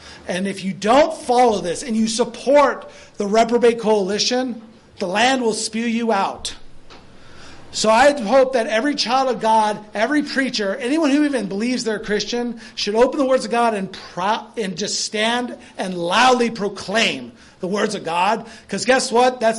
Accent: United States; I'm American, maybe third or out there. I'm a father, I live in America.

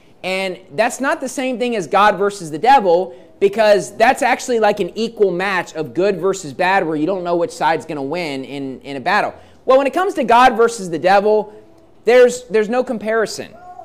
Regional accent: West Virginia, United States; And growing up in West Virginia, the mountain state is like the number one state for like crashes into deer.

